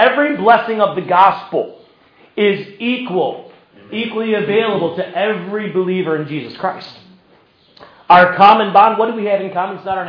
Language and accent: English; South Carolina, United States; I grew up in South Carolina. Here's how we say it. Hey, how y'all doing?